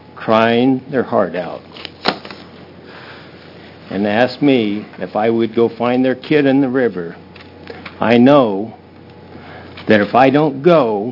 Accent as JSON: {"language": "English", "town": "Redmond", "region": "Oregon", "country": "United States", "said": "I'm from Redmond, Oregon."}